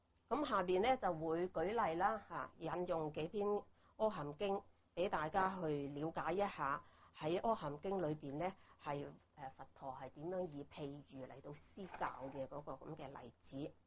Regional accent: China; 我哋中國人比較熟悉咧

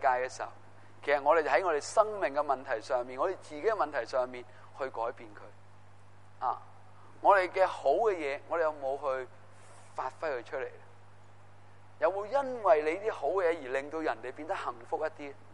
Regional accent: China; 我们中国人

